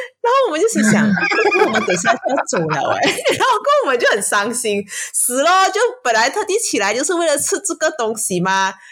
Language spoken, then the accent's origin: Chinese; Malaysia; 他就听到我们的口音，他就认得我们是马来西亚人嘛